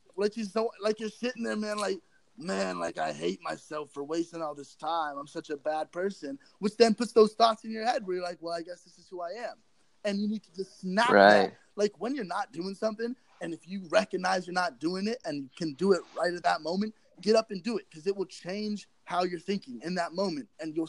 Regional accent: Texas, United States; also born or lived in New York / Lakefield; now in Toronto, Canada; I grew up in Texas. You know, I grew up very patriotic. You know, in Texas, like, and I was a shy kid.

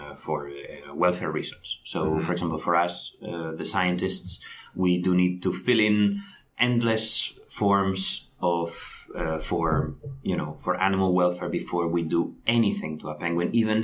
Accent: Spain; now in Oxford, United Kingdom; I'm from Spain. I'm studying here at Oxford

